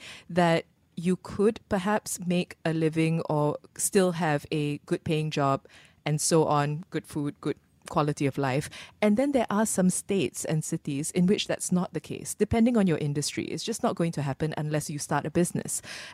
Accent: Malaysia; I think that when you grow up with the variety of landscapes that we get in Malaysia, sometimes Singapore is also small.

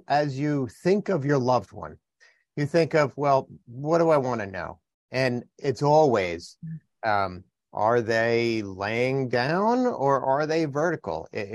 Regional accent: New Jersey, United States; It was beautiful up in the Northeast. I'm from New Jersey and it was great.

